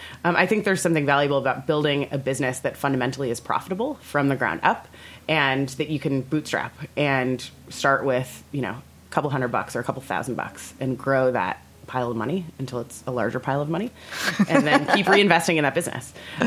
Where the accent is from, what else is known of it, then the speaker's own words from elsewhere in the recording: Orlando, Florida, United States; now in New York, United States; I grew up in Orlando, Florida, and chef-driven restaurants weren't as big of a thing as they are here in New York.